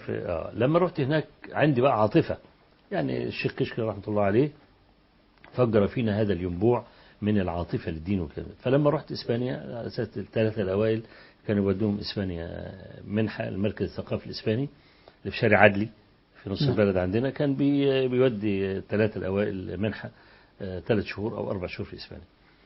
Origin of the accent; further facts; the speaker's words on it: Egypt; واقول ان انا من مصر